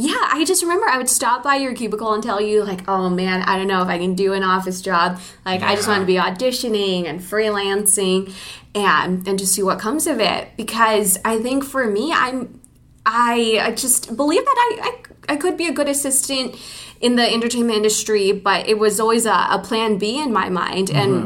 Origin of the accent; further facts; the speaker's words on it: San Francisco, California, United States; Every summer, we always went. We're from San Francisco. So that would be our family trip.